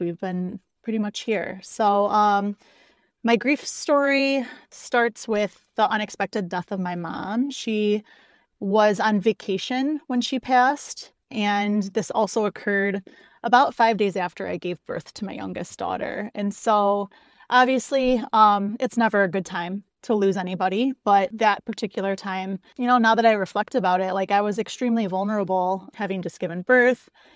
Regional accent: Chicago, Illinois, United States; also born or lived in Hawaii; So I am from the Chicagoland area, and I've pretty much lived here my entire life.

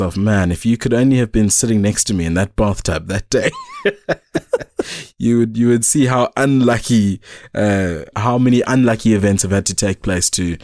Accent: South Africa; there's a lot of hardships and strange things growing up in South Africa because of all the cultures.

